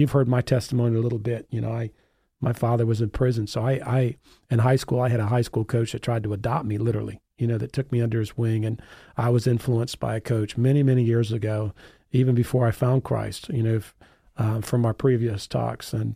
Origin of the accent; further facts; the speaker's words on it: Florida, United States; looking for sports as a way out, like myself, you know, growing up in South Florida.